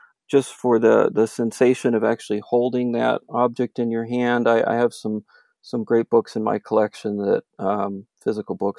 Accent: Los Angeles, California, United States; I grew up in Los Angeles area, Southern California, where it seemed like it was sunny all the time.

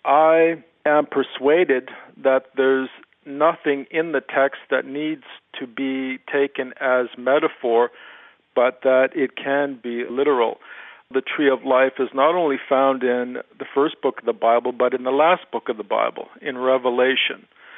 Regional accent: Surrey, British Columbia, Canada; I'm another Canadian.

